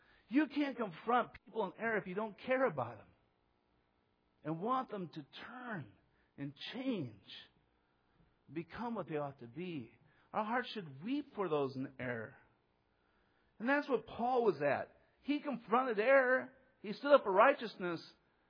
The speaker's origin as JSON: {"language": "English", "region": "Iowa", "country": "United States", "tie": "born there", "said": "I was born in Iowa and I grew up with a wicked, wretched, sinful heart."}